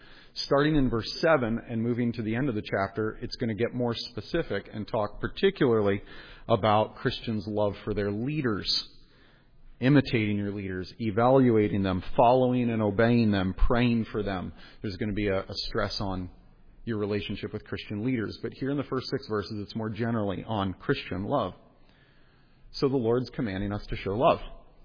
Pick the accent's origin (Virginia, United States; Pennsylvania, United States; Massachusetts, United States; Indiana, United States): Pennsylvania, United States; Philadelphia; Do you get that joke? I'm from Philly. I like the word.